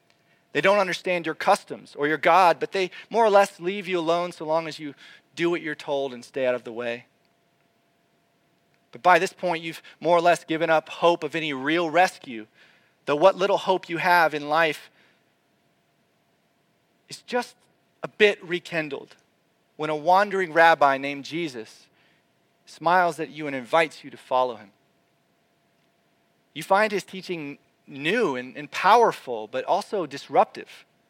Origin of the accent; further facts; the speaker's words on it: Florida, United States; 10-minute torrential downpours that I used to experience every summer day growing up in Florida.